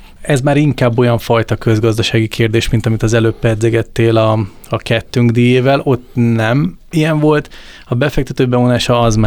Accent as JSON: {"language": "Hungarian", "country": "Hungary", "said": "mi magyarok vagyunk, Magyarországon élünk, magyar ügyfeleket szolgálunk ki elsősorban"}